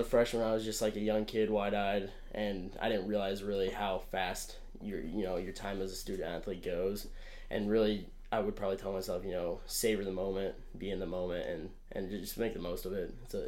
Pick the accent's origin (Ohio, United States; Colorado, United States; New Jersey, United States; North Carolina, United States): Colorado, United States; Denver; So yeah, we grew up in Denver, Colorado.